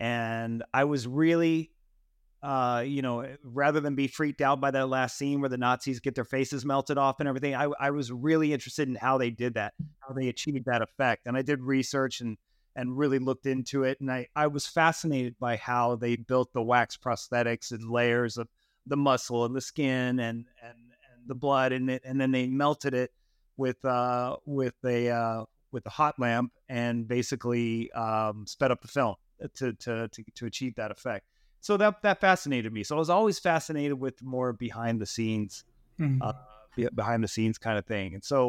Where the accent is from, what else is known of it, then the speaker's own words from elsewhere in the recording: United States; moved away as an adult; now in Vancouver, California, United States; I'm based in Vancouver, British Columbia, Canada. I'm originally from the States, but I've been living in Canada for the last 12 years.